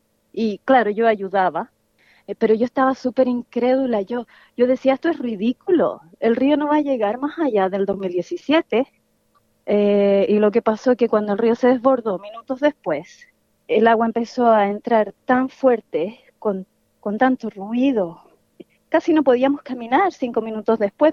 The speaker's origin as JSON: {"language": "Spanish", "country": "Chile", "said": "yo vengo de Chile y llueve todo el tiempo en Chile, en el sur, y nunca se inunda, porque claro, pero vivimos al lado del mar"}